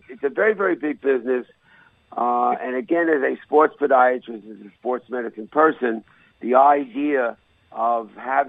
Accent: New York, United States; accent: New York; I'm a little under the weather today with a cold, so if I sound a little nasally, it's besides my New York accent.

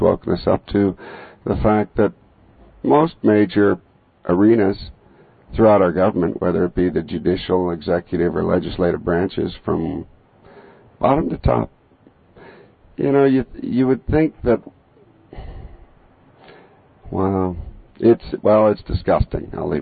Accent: Canada; I am Canadian.

